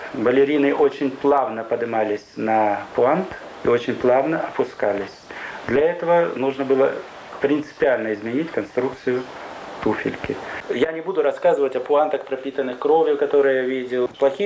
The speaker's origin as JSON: {"language": "Russian", "country": "Ukraine", "said": "поскольку я упрямый украинец"}